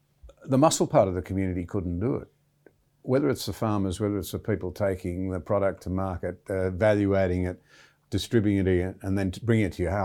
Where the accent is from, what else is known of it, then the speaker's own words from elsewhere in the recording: Australia; So I come to America looking to the free world as an Australian, hoping that they can stabilize their differences